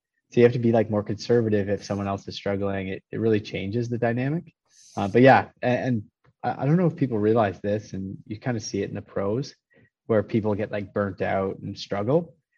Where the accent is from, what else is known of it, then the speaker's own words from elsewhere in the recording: Tweed, Ontario, Canada; So I grew up in Tweed, Ontario. So it's like a town of 1,200 or 2,000.